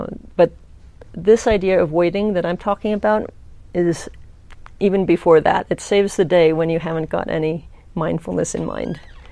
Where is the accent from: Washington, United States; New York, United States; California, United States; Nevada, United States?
California, United States; Palo Alto; I grew up in Palo Alto, and the area near where we live hasn't changed that much.